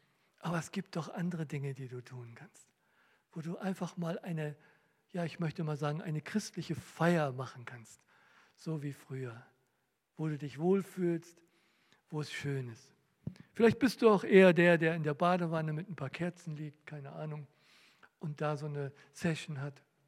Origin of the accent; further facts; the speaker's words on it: Northern Germany, Germany; Und ich komme aus dem Norden, ich weiß, dass Meer ganz schön viel ist